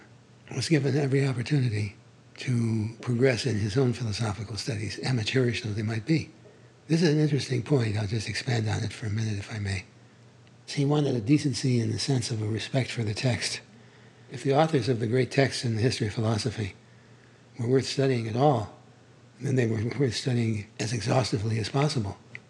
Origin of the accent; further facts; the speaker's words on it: Cleveland, Ohio, United States; I was, I thought, superior to all of them because I came from Cleveland.